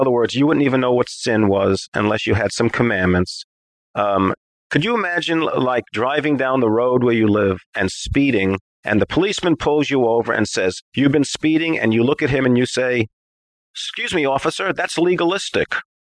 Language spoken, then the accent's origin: English; New York, United States; now in Tennessee, United States; I'm in a place called Tennessee at the moment, even though I'm from New York.